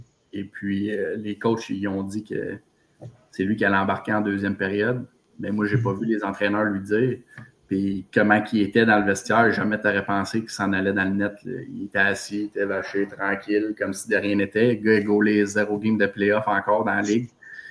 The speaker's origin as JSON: {"language": "French", "town": "Waterville", "region": "Quebec", "country": "Canada", "said": "Il vient de Sherbrooke, puis moi je viens de Waterville, un petit village proche de là."}